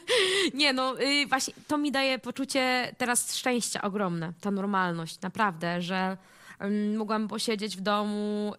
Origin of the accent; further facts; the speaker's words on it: Skarżysko-Kamienna, Świętokrzyskie Voivodeship, Poland; Gdzieś tam ja jestem właśnie ze Skarżyska, przyjechałam teraz dzisiaj z Gatki